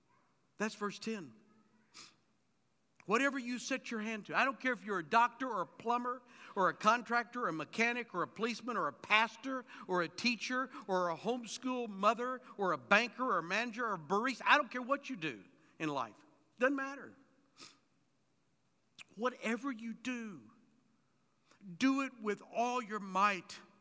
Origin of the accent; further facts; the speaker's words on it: El Paso, Texas, United States; born there; I was born in El Paso, Texas, which is just across the Rio Grande from Juarez, Mexico.